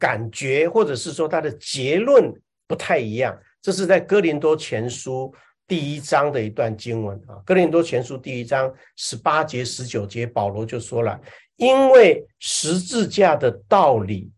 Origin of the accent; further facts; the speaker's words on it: Taipei, Taiwan; 那我们因为是在台湾长大，在台北嘛，如果你有去台北就知道